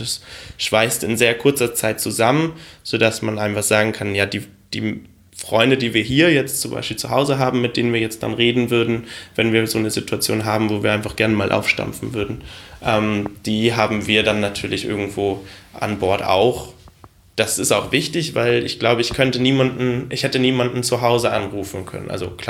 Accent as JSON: {"language": "German", "country": "Germany", "said": "irgendwo auch mein Heimatland Deutschland unterstützt hier Menschen, die mich wenige Monate vorher irgendwo sogar in Rettungen beschossen haben"}